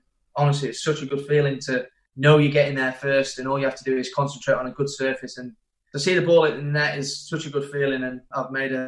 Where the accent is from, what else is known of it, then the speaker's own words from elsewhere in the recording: Sheffield, Yorkshire and the Humber, United Kingdom; Yeah, I come from, you know, a normal background, if you like. My mum and dad, hardworking family, and brought me and my brother up the same way